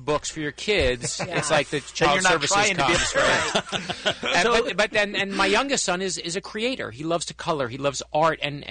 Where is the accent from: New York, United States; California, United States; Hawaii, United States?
New York, United States; moved away; I'm from New York and now live in Florida, which is where every old Jew goes eventually from New York to Florida.